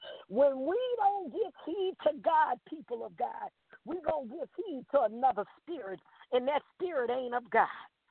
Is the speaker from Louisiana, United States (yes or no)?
yes; New Orleans, Louisiana, United States; And you know, as a little girl growing up in New Orleans, hallelujah, there were some things that we used to hear the older people, the elders say.